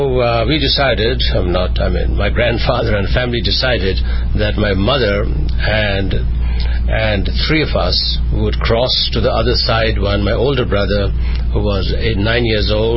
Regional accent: Jammu and Kashmir, India; I grew up in Kashmir in a family that was involved with business, with a merchant family, and also in politics.

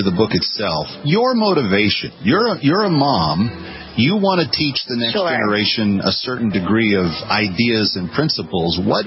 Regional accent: Texas, United States; I'm originally from Texas

